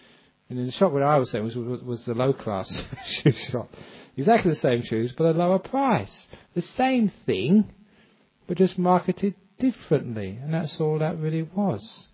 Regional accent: London, United Kingdom; born or raised there

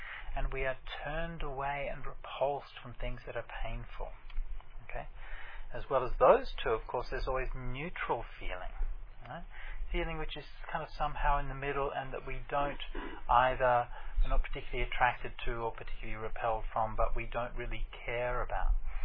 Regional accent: Australia; So this is something which, as an Australian man, I can't speak on from experience, okay?

